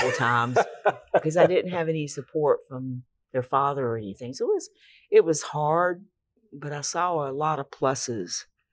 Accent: Charlotte, North Carolina, United States; born there; I was born in Charlotte.

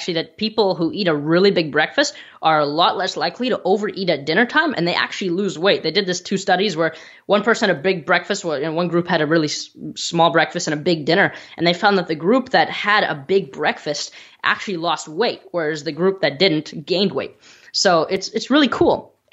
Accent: Toronto, Ontario, Canada; born there; I was born in Toronto.

